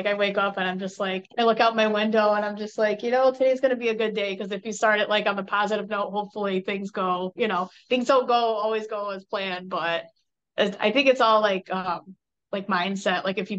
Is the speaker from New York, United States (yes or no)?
yes; Schenectady, New York, United States; also born or lived in Port Richey, United States; I was born in Florida, Port Richey, Florida, but then my family moved up to upstate New York when I was three. So Schenectady, New York is where I'm from.